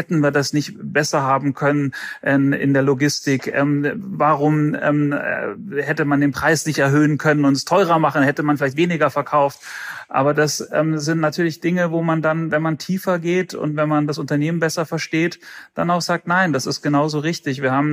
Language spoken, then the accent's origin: German; Munich, Bavaria, Germany; Ich bin ja Münchner und es zieht mich eigentlich einmal im Monat immer in die Heimat.